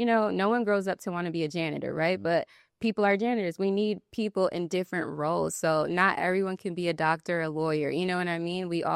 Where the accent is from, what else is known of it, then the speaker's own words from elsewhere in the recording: Albany, New York, United States; I'm from Albany, New York.